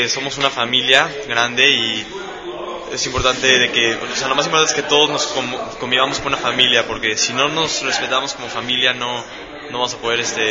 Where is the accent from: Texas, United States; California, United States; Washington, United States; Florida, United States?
California, United States; San Diego; vengo de San Diego.